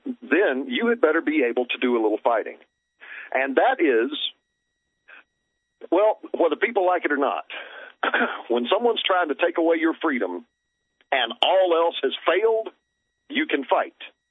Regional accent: Houston, Texas, United States; I grew up just outside of the Houston city limits. It wasn't inside Houston, but it was 5 minutes away.

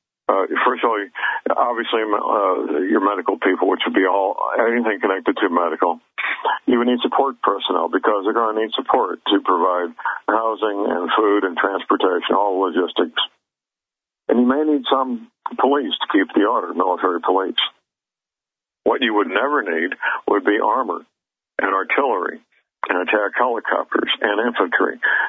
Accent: St. Louis, Missouri, United States; My hometown, St. Louis, just came up this morning.

